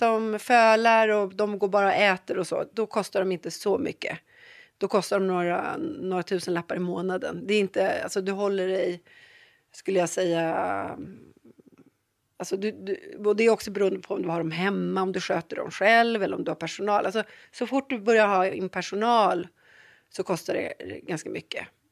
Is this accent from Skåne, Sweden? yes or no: no; Stockholm, Stockholm County, Sweden; jag är uppväxt i Stockholm men har alltid varit så här, i en familj som är nära naturen, mycket djur. Vi hade, även fast vi bodde i Stockholm, så hade vi höns och kaniner och getter och får och hästar.